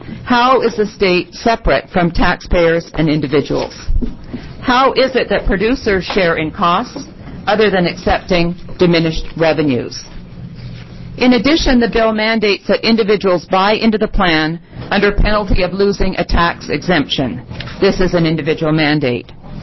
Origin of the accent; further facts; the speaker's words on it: Canada; now in United States; As a former Canadian and as an American, I became an American on December 15th of last year, so I'm very excited to be an American now.